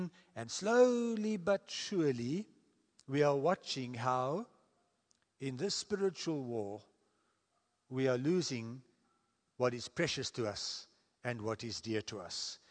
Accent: South Africa; There were things I had to leave behind because I am first a Christian before I am a South African.

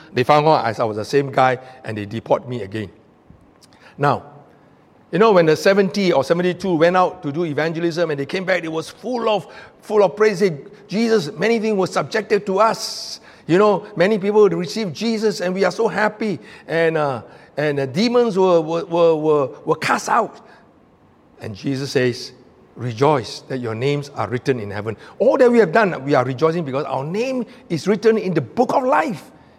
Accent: Malaysia; I said, "Yeah, we are Chinese, but we are from Malaysia."

